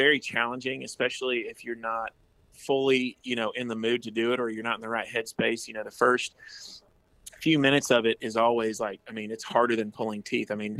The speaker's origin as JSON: {"language": "English", "country": "Dominican Republic", "tie": "born or raised there", "said": "I think, you know, growing up in the Dominican Republic"}